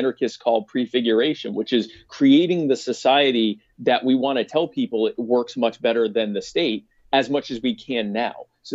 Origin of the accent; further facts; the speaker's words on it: South Carolina, United States; I come from South Carolina where I deal with a lot of mosquitoes.